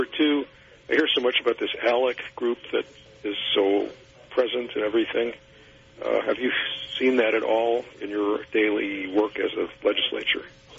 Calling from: Johnson County, Kansas, United States; I'm calling from Johnson County, Kansas.

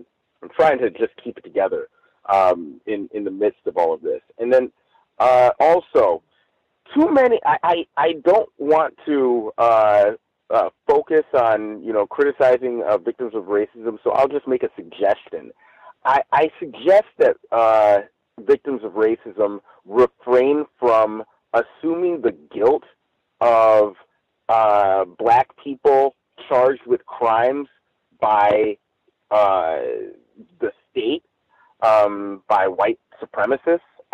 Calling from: Los Angeles, California, United States; I'm calling in from Los Angeles.

